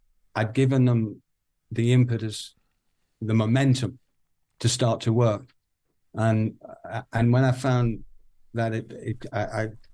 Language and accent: English; North East England, United Kingdom; I'm a Geordie